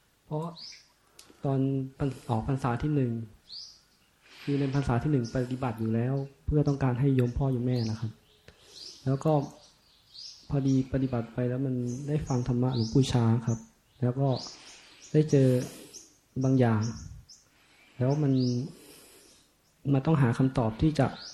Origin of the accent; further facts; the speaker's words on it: Chai Nat, Thailand; เป็นอยู่จังหวัดชัยนาทครับ